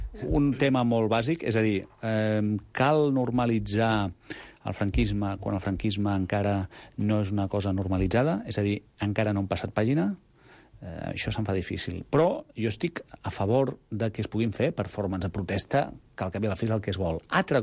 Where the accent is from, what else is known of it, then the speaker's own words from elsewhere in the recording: Barcelona, Catalonia, Spain; Com a català, com a independentista i com a barceloní.